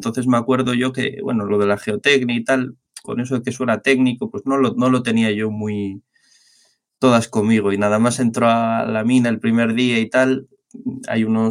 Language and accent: Spanish; Barakaldo, Basque Country, Spain; yo nací en un pueblo, bueno, nací en Baracaldo, pero nací aquí en la zona de Vizcaya, y al final es una zona que se la llama la zona minera. Entonces esto estaba lleno de minas.